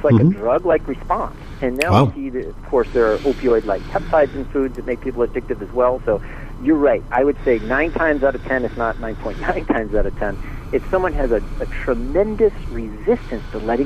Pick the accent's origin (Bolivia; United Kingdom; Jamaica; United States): United Kingdom; England; And I'm English, and therefore I always have to have milk in my tea.